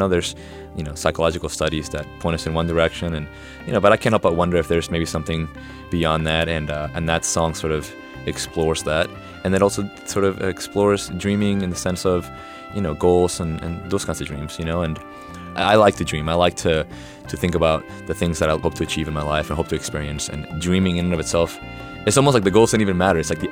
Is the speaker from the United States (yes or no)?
yes; Florida, United States; also born or lived in Peru; now in North Carolina, United States; I grew up by the beach. I grew up in Peru and Florida, so I feel most at home in a warm climate. And now that I live in North Carolina